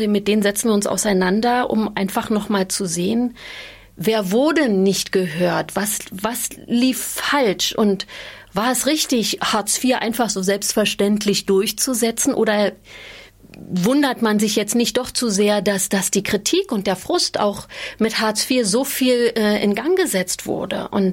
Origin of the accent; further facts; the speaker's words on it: East Germany, Germany; Ich als Ostdeutsche, das müssen wir machen.